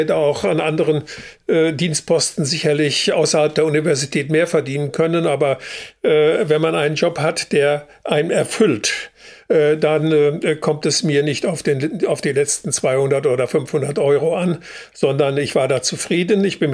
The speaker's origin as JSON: {"language": "German", "region": "North Rhine-Westphalia", "country": "Germany", "tie": "born or raised there", "said": "Also ich bin gebürtiger Sauerländer, bin im Kreis Olpe in der Nähe von Elspe, bekannt durch die Karl-May-Festspiele, aufgewachsen. Habe dort auch mein Abitur gemacht, als ich 18 war"}